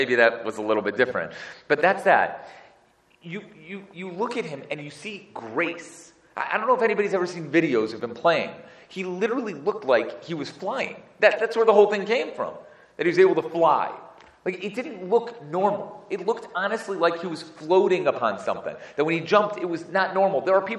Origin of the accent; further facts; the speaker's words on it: Chicago, Illinois, United States; And maybe that's because I'm from Chicago. It's very likely that I'm from Chicago